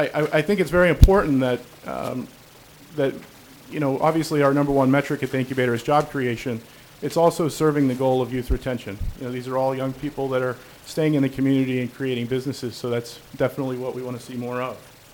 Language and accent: English; Virginia, United States; also born or lived in Illinois; now in Ocala, United States; I come from Virginia. I worked there for a while in business incubation. Was at a manufacturing incubator in Illinois for a few years, and came here to Ocala last year